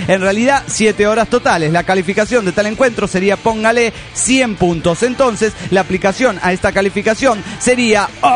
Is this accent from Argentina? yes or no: no; Guatemala; de Guatemala.